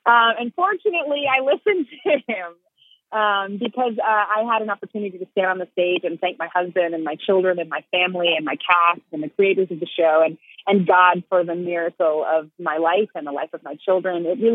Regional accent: Houston, Texas, United States; I'm in Houston. I'm from Houston, so I get to be home, actually, this weekend, you know, visiting family and friends

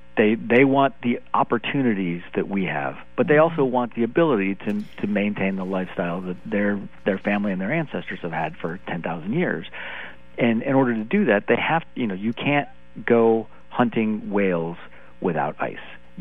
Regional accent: United States; I'm an American. I live in a house.

